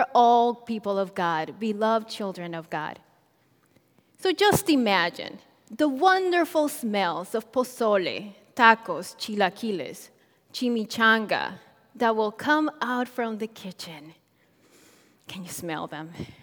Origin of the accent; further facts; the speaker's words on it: Colombia; English is a second language; now in United States; I didn't grow up with these foods, but I love them. I grew up in Colombia, and the food there is very different.